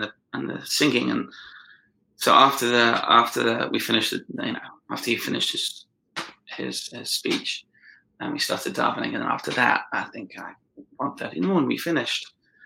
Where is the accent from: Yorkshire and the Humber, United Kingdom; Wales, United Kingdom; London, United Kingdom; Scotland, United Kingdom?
London, United Kingdom; I grew up in Hendon in London. I used to go to a shul called Nei Yisrael.